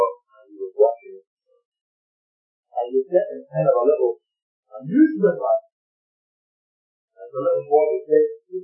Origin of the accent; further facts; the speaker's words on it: Canada; I'm a Canadian.